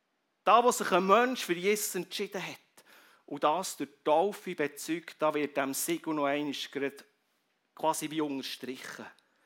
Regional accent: Switzerland; Wir als Schweizer, es ist ja ein bisschen schizophren manchmal, wir brauchen so viel Sicherheit.

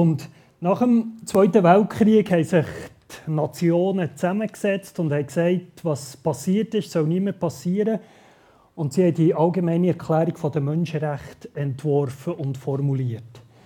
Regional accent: Bern, Switzerland; Ich werde kurz etwas zu mir sagen. Ich bin im Emmental aufgewachsen.

